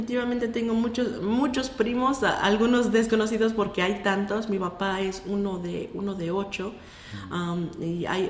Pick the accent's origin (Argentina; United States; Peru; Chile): United States; New York; born there; nací en Nueva York.